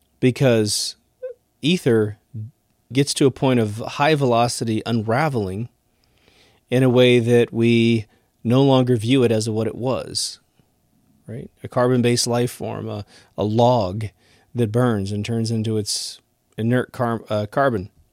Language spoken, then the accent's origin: English; Kansas, United States; Like, I grew up in Kansas, so I had, you know, we didn't really have forests, but we had woods, and we had streams and ponds, and you had crops.